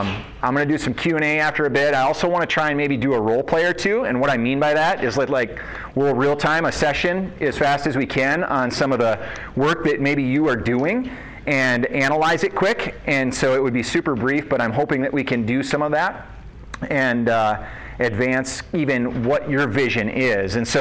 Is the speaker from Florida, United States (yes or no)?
no; South Dakota, United States; born and raised in South Dakota